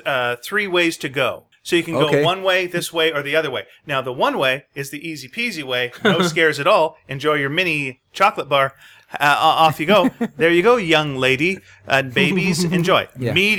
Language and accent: English; Eastern Canada, Canada; That's a Western Canada thing. I grew up in the East and we did not have that.